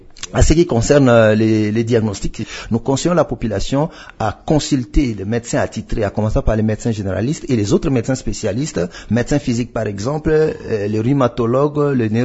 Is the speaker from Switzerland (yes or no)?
no; DR Congo